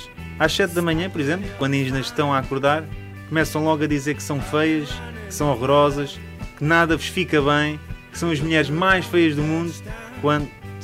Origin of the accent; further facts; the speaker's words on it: Alpiarça, Santarém, Portugal; Migas para mim é no Alentejo e às vezes no Ribatejo, porque eu sou da Alpiarça.